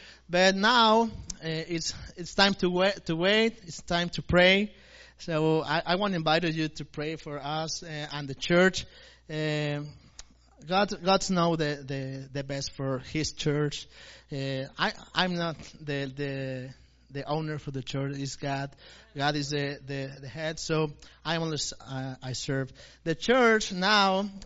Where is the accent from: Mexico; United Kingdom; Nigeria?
Mexico; first language Spanish; English is a second language; I'm Latino. I am from Mexico, so I speak Spanish.